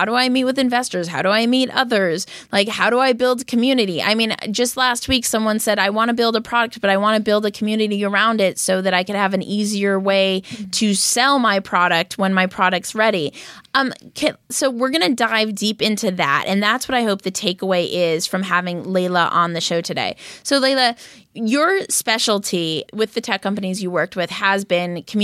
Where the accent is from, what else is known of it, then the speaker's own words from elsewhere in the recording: Los Angeles, California, United States; No way. I grew up in Westwood.